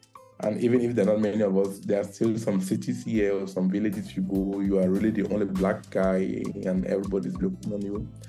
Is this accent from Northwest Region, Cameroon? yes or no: yes; Bamenda, Northwest Region, Cameroon; moved away as an adult; So I grew up in the English speaking part in a town called Bamenda.